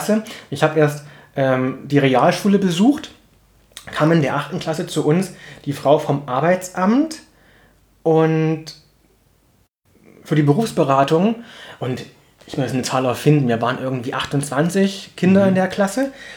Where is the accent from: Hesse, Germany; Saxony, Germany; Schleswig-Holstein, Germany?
Saxony, Germany; Plauen; ich bin in Plauen aufgewachsen, ich war das in den 90er Jahren, ja natürlich sahen die Plattenbauten aus wie Ostplattenbauten. Und die wurden auch relativ spät saniert und ich habe auch in so einem Plattenbau gewohnt